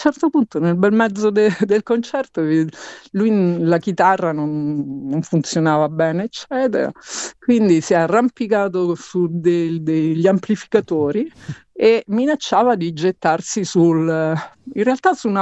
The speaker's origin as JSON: {"language": "Italian", "town": "Rome", "region": "Lazio", "country": "Italy", "said": "io, essendo romana"}